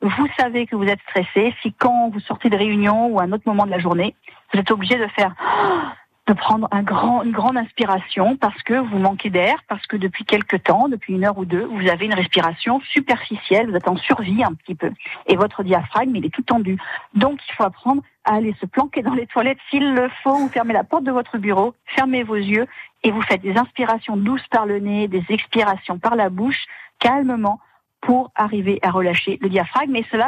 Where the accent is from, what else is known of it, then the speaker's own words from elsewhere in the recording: Corsica, France; Moi, je suis corse, j'aime bien méditer couché.